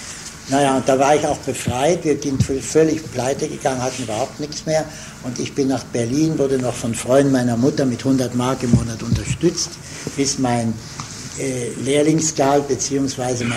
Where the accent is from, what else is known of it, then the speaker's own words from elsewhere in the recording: Switzerland; als Schweizer Jude und Kommunist